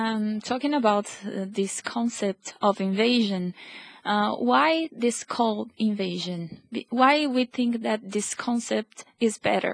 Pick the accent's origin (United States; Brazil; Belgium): Brazil; English is a second language; I'm from Brazil, as you said in the beginning of this interview.